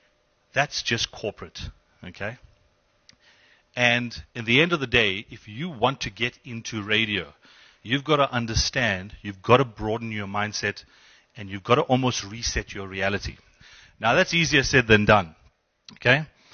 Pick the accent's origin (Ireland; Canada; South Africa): South Africa; Durban, KwaZulu-Natal; moved away as an adult; now in Johannesburg, South Africa; When I came to Joburg from Durban in 97